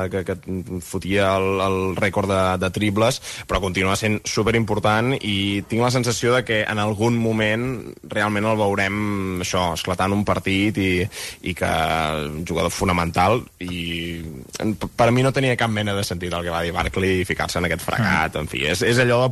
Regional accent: Balearic Islands, Spain; amb amics d'aquí, del meu poble de Mallorca

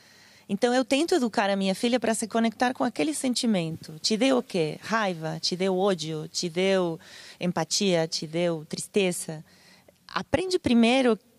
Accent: Argentina; Portuguese is a second language; now in Brazil; Sobretudo, né, sendo argentina. Agora eu sou brasileira. Acabei de ser naturalizada brasileira.

